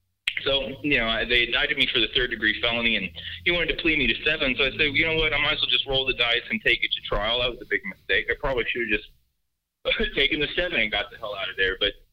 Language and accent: English; Houston, Texas, United States; Okay, so I'm from Houston. I'm born and raised in Houston, so that's my city.